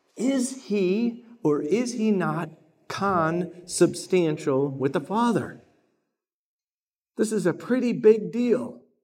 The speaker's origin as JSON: {"language": "English", "town": "Chicago", "region": "Illinois", "country": "United States", "said": "I'm from Chicago, so I got to say, deep dish pizza is incredible."}